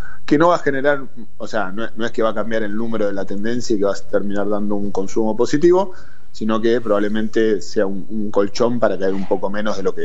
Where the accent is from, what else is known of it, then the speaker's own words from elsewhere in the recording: Argentina; como argentinos